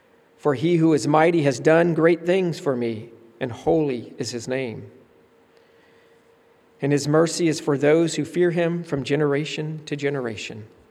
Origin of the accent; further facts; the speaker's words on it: Florida, United States; did I ever tell you I was from Florida? And I'm still getting used to this.